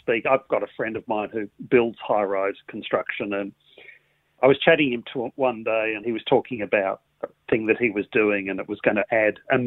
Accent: Melbourne, Victoria, Australia; in my hometown of Melbourne

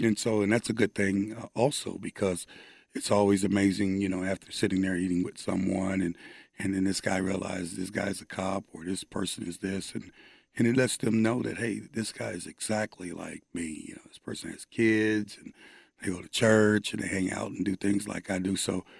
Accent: Ohio, United States; You know, as a kid growing up in Ohio, even now, I was heavily involved in the church.

